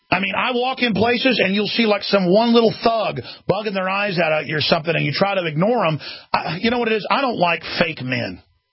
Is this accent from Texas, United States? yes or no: yes; Dallas, Texas, United States; I mean, I grew up in Dallas, folks.